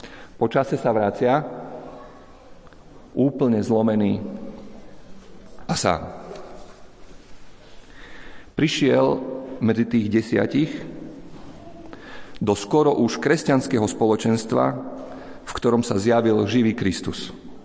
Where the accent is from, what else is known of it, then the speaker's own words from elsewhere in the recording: Iňačovce, Košice Region, Slovakia; U nás na východe v Iňačovciach boli bohoslužby